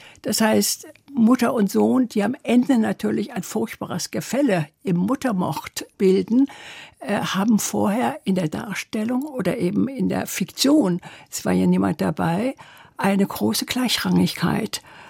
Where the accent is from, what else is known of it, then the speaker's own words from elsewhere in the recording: Trier, Rhineland-Palatinate, Germany; Und ich bin in Trier aufgewachsen, habe bis zum Abitur dort gelebt, habe in Köln studiert.